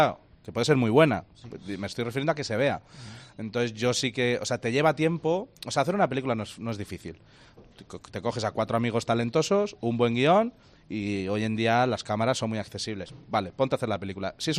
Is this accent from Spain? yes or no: yes; Spain; como buenos españoles, tenemos en el ADN lo de en casa del herrero cuchillo de palo